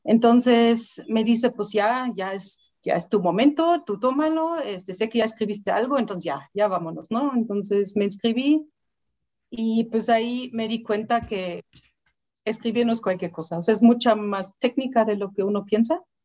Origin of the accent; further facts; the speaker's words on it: Germany; Spanish is a second language; now in Mexico; ya desde que vivo en México, muchas veces pues me encuentro personas nuevas en mi vida, ¿no? Y me preguntan de qué parte de Alemania eres, ¿no? Y ya les platico, pues, ubicas la capital, más o menos a hora y media al sur de Berlín